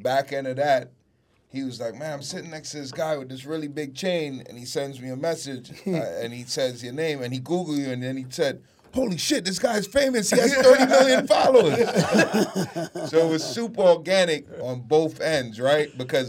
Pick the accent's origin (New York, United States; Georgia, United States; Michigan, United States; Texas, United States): New York, United States; Flatbush; It was just, I'm from Flatbush, you know, anybody.